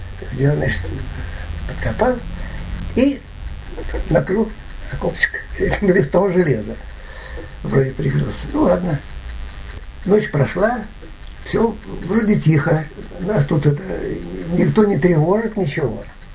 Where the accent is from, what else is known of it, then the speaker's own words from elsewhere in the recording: Moscow, Russia; я москвич, там, ну, москвич, там это звучало.